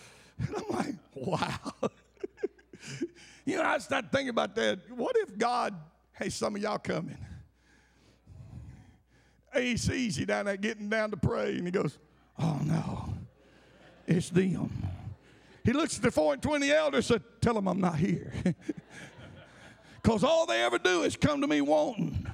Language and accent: English; Buell, United States; I'm from Buell. Okay? I fit the redneck stuff. My richest relative lives in a double wide.